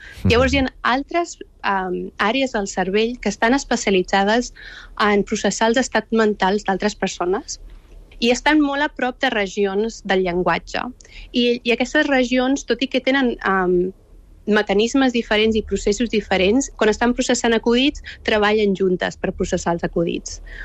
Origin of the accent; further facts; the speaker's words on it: Catalonia, Spain; la meva mare ens parlava en espanyol perquè ella és de la Manxa, i vam créixer a Catalunya, llavors, òbviament vam aprendre el català.